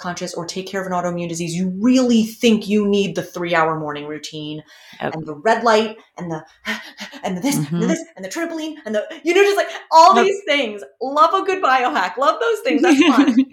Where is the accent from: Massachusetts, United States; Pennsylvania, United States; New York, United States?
New York, United States; Like I'm a New Yorker.